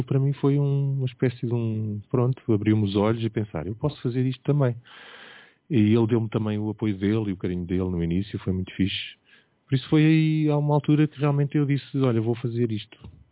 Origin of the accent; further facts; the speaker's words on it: Aveiro, Portugal; a crescer aqui em Aveiro